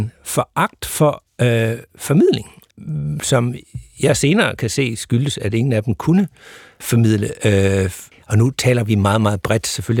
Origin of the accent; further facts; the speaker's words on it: Sønderborg, Region of Southern Denmark, Denmark; Ja, jeg er fra Sønderborg. Og det er jo, skal vi sige, et sted, der emmer af historie.